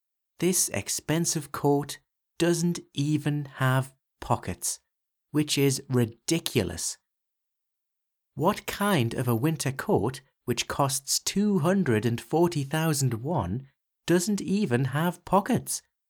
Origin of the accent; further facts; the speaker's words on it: England, United Kingdom; but I am British, and Brits don't complain about things